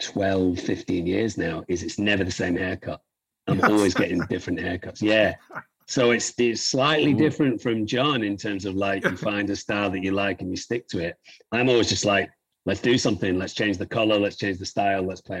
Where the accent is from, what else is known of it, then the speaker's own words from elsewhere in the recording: Manchester, North West England, United Kingdom; I come from Manchester, and there's two things about coming from Manchester that's super important.